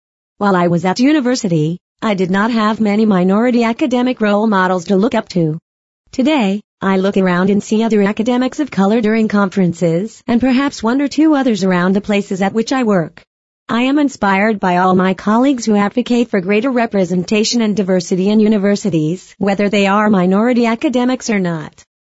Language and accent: English; Hong Kong; I grew up in Hong Kong, a city in southern China. My father is from the Philippines and my mother is from Hong Kong, which makes me a mixed Filipino-Chinese academic.